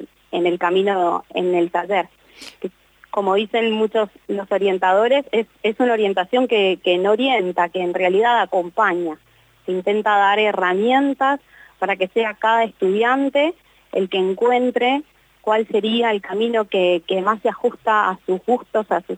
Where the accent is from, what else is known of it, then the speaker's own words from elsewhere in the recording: Mendoza, Argentina; moved away; yo soy traída, no soy nacida aquí, pero en Mendoza, en mi provincia